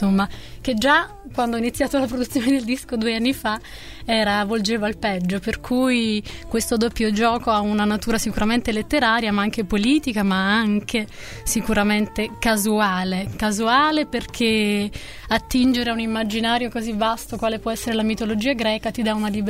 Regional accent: Naples, Campania, Italy; io sono napoletana

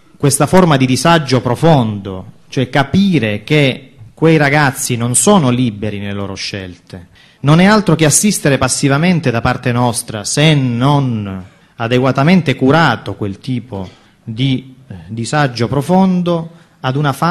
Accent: Calabria, Italy; la mia terra, la Calabria

